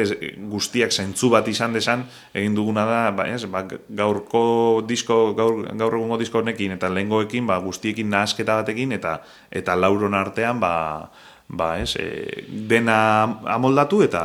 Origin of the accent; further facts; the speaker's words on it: Basque Country, Spain; Gure nortasuna asko zaintzen dugu, euskalduna gara asko gustatzen zaigu defendatzea nondik gatozen, nor garen